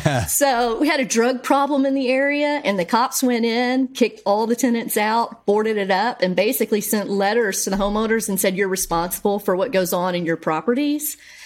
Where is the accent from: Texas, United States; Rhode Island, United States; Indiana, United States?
Texas, United States; Bryan; Bryan, Texas.